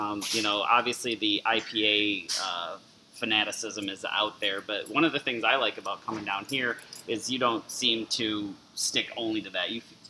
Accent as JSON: {"language": "English", "town": "Madison", "region": "Wisconsin", "country": "United States", "said": "I'm from Madison originally"}